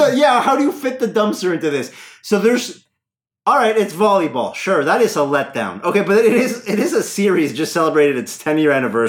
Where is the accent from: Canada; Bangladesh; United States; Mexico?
Mexico; English is a second language; Growing up in Mexico, we had, I think, three very popular anime shows.